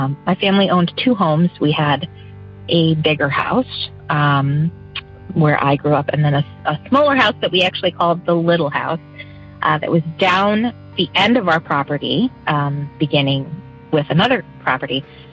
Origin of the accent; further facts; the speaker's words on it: Scranton, Pennsylvania, United States; Hi, I am from Pennsylvania, and … I grew up in a house that was over 100 years old